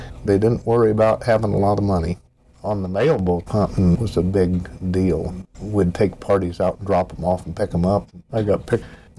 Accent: Arizona, United States; also born or lived in Oregon; We come from Oregon, originally from Arizona

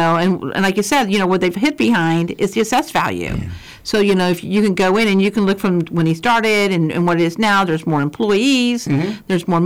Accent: Illinois, United States; You know, I come from Illinois where they have a lottery, right?

